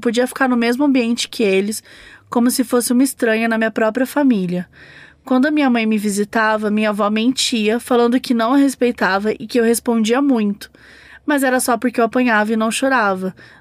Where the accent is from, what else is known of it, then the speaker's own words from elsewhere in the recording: Janaúba, Minas Gerais, Brazil; Sou de Janaúba, Minas Gerais, e venho de uma família muito sensitiva.